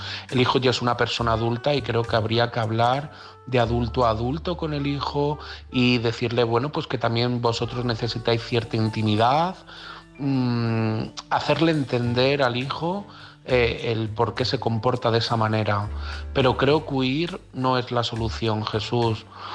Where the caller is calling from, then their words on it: Madrid, Community of Madrid, Spain; de Madrid.